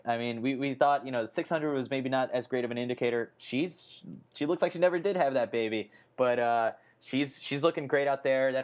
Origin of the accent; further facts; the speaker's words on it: United States; But, you know, being an American, I guess I'll support it.